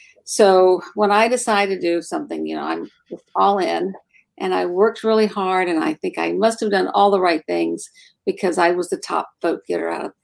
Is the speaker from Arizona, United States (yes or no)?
no; Virginia Beach, Virginia, United States; So I grew up here in Virginia Beach. I've been here since I was 5 years old. And I graduated from Bayside High School